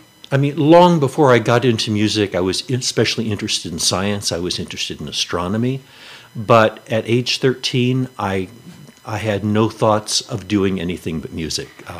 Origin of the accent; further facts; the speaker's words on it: Ellicott City, Maryland, United States; I grew up in Ellicott City, Maryland, which is actually just west or just southwest of Baltimore.